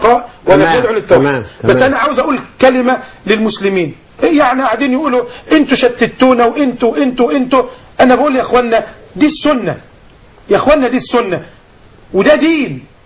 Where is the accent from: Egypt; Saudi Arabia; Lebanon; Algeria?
Egypt